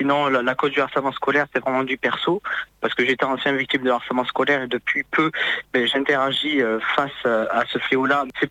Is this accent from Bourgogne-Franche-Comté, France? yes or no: no; Occitanie, France; born there; j'ai 18 ans, ancien victime de harcèlement scolaire et de cyberharcèlement, et je suis né dans le Tarn-et-Garonne.